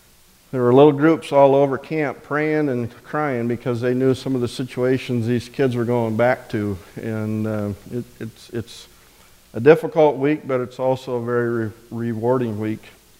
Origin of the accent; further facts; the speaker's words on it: Sioux Center, Iowa, United States; I grew up in and around Sioux Center, so a lot of familiar faces.